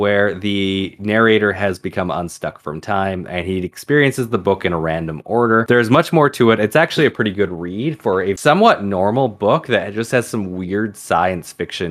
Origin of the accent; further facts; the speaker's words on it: England, United Kingdom; That and, you know, we're English, so that's where most of the stories come from.